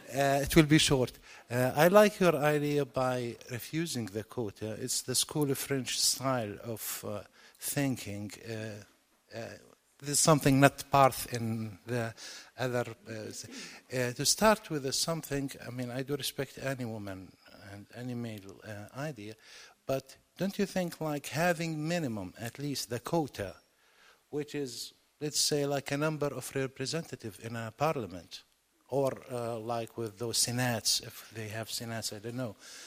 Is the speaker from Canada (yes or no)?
no; Jordan; English is a second language; now in Los Angeles, United States; I'm from Jordan. I'm not from Los Angeles, so I know how the things goes.